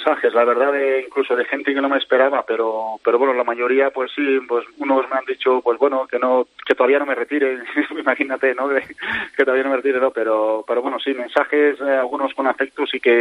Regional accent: Tàrrega, Catalonia, Spain; los de mi pueblo me están apretando para que juegue el último año en Tárrega

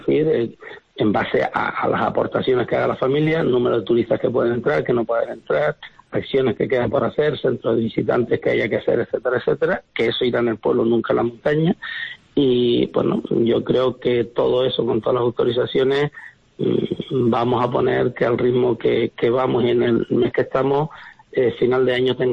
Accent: Canary Islands, Spain; si usted se siente ofendida, debe ser que no nos insultó a los majoreros

